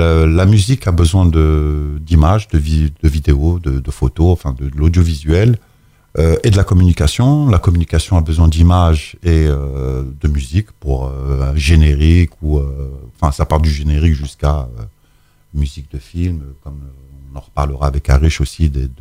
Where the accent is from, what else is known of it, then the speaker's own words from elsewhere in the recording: Mantes-la-Jolie, Île-de-France, France; Moi, je suis né à Mantes et je vis encore à Mantes